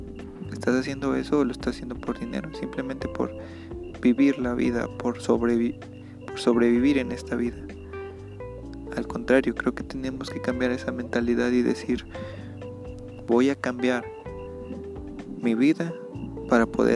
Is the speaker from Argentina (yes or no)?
no; Mexico; Sobre todo aquí en México, aquí en mi país, en mi estado, hay algo que pasa muy constante